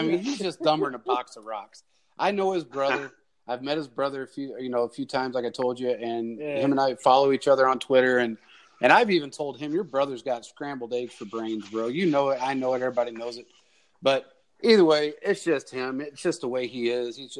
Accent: Kansas City, Missouri, United States; So I'm a guy born and raised in Kansas City watching Buffalo Bills football games because I idolized O.J. Simpson.

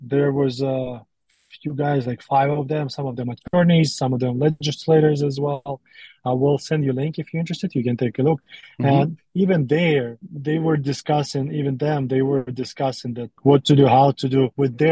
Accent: Russia; English is a second language; moved away as an adult; like I'm originally from Russia, right, but I'm here since I'm 20 years old, I'm 38 now almost.

